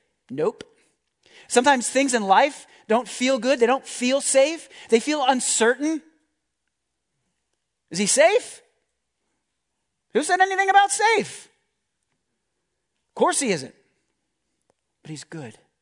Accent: United States; I mean, I'm an American after all. I have rights, you know.

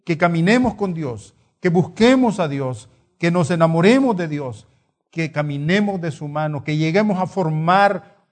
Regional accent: San Salvador, El Salvador; moved away as an adult; A los 30 años vine de San Salvador

